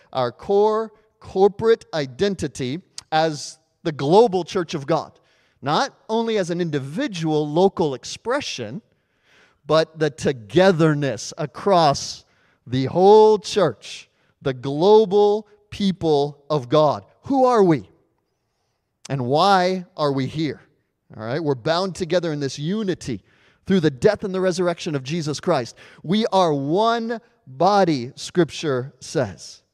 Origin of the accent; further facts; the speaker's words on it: United States; Now, I'm an American. Many of us are Americans.